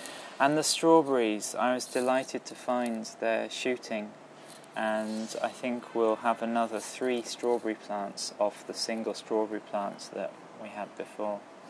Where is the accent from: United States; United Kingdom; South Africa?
United Kingdom; West Midlands; set in Herefordshire, my hometown.